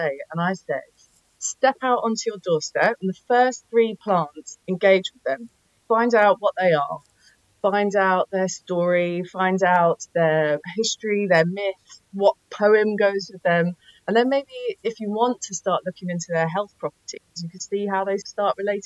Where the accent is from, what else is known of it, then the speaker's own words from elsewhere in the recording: London, United Kingdom; now in Glastonbury, United Kingdom; I'm a Londoner, born and bred, but I've been living in Glastonbury now for 9 years.